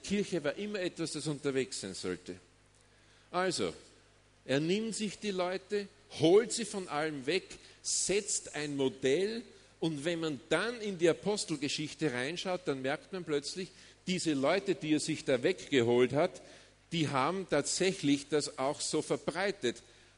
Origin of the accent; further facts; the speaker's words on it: Austria; Bei uns in Österreich gibt es saukalte Winter.